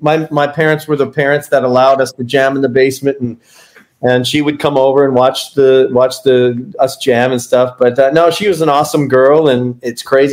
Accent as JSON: {"language": "English", "country": "Canada", "said": "but being a Canadian and trying to break down there is really tough because we don't naturally have that accent and stuff."}